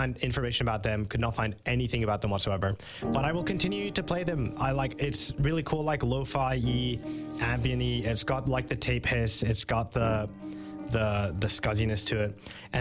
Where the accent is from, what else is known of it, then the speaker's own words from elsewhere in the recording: Canada; Hello, I'm an admirer from Canada.